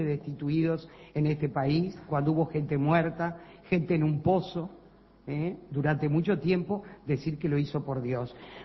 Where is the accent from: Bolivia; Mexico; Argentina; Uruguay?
Uruguay; Yo, como ciudadana uruguaya, yo fui destituida.